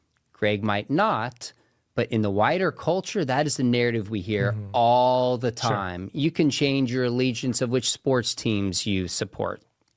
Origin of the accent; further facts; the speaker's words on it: United States; I'm an American, I could go get Mexican citizenship.